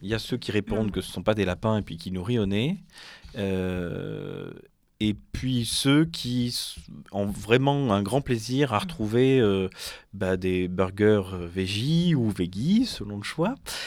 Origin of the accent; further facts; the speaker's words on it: Auvergne-Rhône-Alpes, France; je viens du Cantal, donc le centre de la France, où on fait ce qu'on appelle les mangounes, c'est-à-dire qu'on tue le cochon chaque fois chez telle ou telle personne.